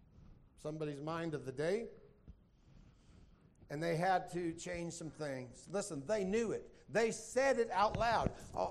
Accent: United States; But I have a problem with that because I'm an American.

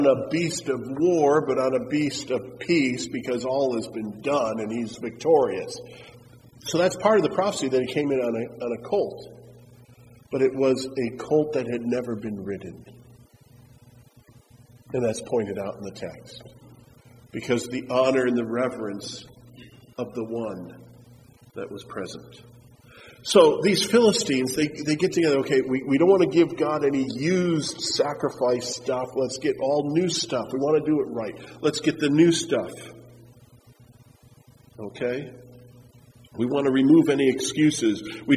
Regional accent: Wisconsin, United States

